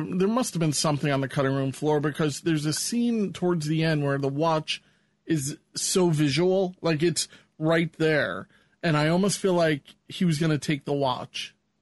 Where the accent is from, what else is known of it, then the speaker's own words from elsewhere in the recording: Hewlett Harbor, New York, United States; also born or lived in Cedarhurst; So when I was growing up in Hewlett Harbor, we lived on this street called Pepperidge. I don't want to give the exact address. So I lived there probably until I was 9 or 10, and then we moved to Cedarhurst, so which is two towns away.